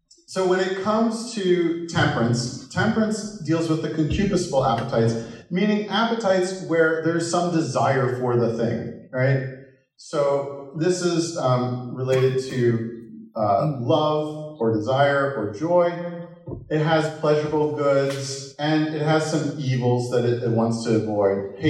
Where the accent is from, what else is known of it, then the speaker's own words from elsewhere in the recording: Midwest, United States; I'm from the Midwest here